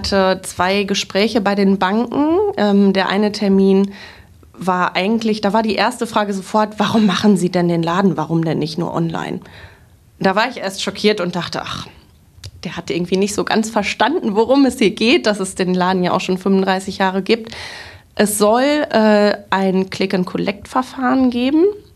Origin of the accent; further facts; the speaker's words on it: Minden, North Rhine-Westphalia, Germany; in meiner Heimat und wirklich Lieblingsstadt in Minden, 5 Minuten zu Fuß vom Zuhause entfernt